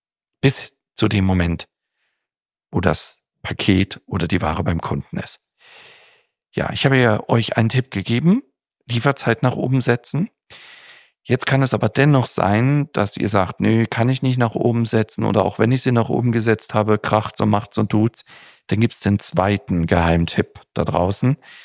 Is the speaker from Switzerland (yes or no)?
yes; Switzerland; auf die Schweiz, auf mein Heimatland